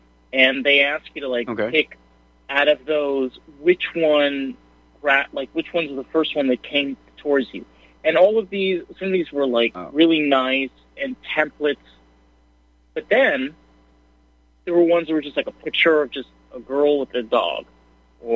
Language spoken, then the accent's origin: English; New York, United States; I'm from New York, and I grew up upstate, so I generally cuss a lot.